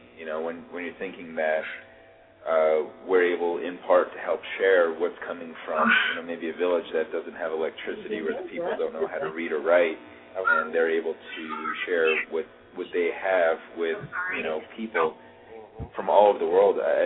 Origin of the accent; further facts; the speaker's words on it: New Jersey, United States; I was actually born and raised in New Jersey.